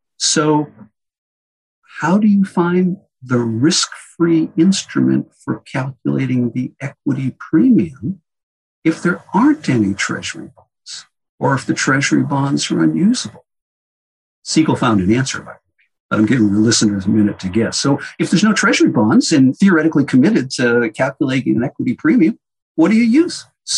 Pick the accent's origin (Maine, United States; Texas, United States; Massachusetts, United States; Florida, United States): Massachusetts, United States; And I grew up outside of Boston, so I said, was it just Boston? Did they use Lowell near where I grew up?